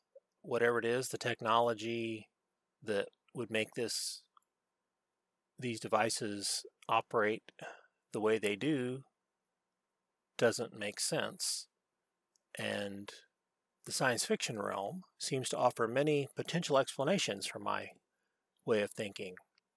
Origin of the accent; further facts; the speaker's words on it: Missouri, United States; I grew up in Missouri. Show me.